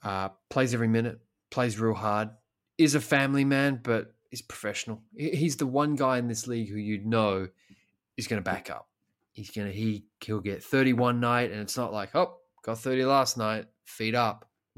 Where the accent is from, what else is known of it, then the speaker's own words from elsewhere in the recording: Melbourne, Victoria, Australia; I'm from Melbourne